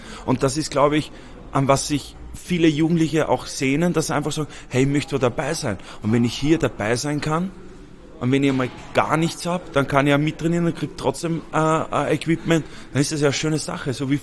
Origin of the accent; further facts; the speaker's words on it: Austria; ich bin Österreicher